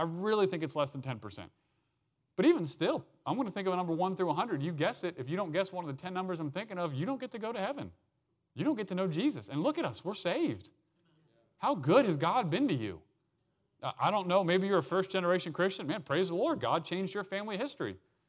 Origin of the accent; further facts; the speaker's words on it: Frederick, Maryland, United States; I grew up in Baltimore, I was born in Baltimore. I grew up in a little west of there in a town called outside of Frederick.